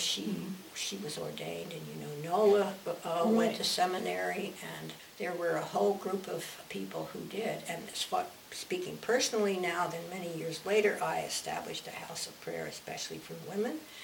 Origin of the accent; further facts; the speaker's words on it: East Coast, United States; I grew up in the East Coast